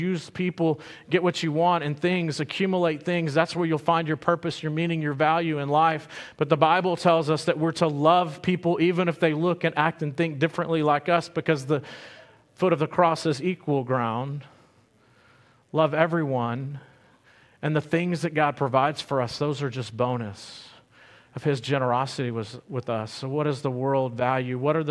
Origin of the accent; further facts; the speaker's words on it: United States; even growing up in Fayette County, all these different things, they shape you uniquely you